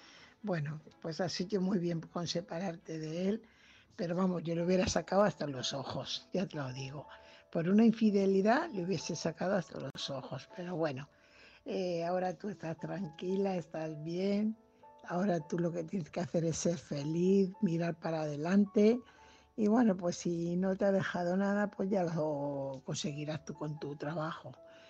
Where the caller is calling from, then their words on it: Fuenlabrada, Community of Madrid, Spain; corresponsal de Fuenlabrada.